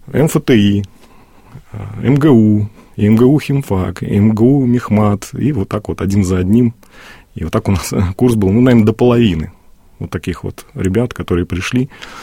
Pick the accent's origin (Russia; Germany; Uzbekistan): Uzbekistan; Samarkand, Samarqand Region; И родился в древней столице Самарканде. То есть, ну, за несколько тысяч километров от Москвы, где ныне я служу